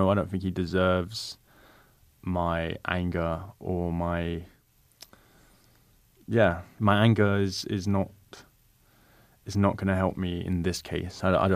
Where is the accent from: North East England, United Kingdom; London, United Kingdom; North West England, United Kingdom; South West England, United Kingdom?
London, United Kingdom; So I'm from London. I'm born in London